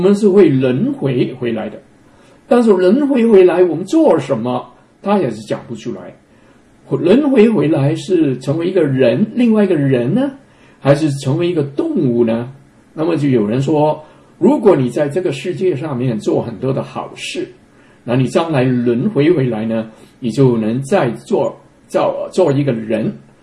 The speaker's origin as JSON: {"language": "Chinese", "country": "Hong Kong", "said": "我自己是福建人啊，但是我自己在香港出生的，所以我可能告诉你我是香港人。"}